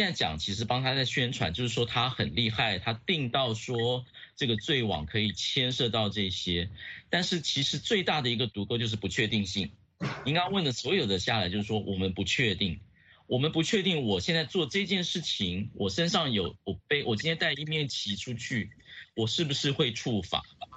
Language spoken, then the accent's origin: Chinese; Hong Kong